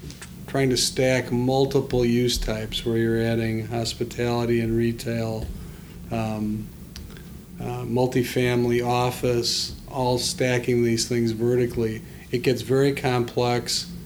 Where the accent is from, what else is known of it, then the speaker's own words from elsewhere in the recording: Evanston, Illinois, United States; I grew up in Evanston, was a Red Lion rider from the time I was in middle school to go down to Cubs games and sit in the bleachers